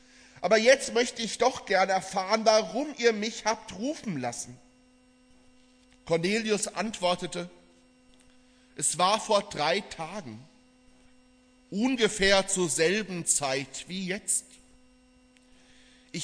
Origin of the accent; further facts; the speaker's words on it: Dreieich, Hesse, Germany; Ich komme aus Dreieich, da ist Sprendling und Reichenhain und für manche geht da wie so eine Grenze durch.